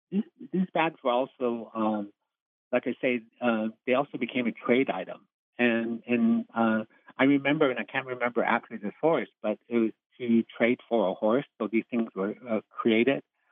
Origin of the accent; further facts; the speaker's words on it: South Dakota, United States; I grew up on the Rosebud Reservation.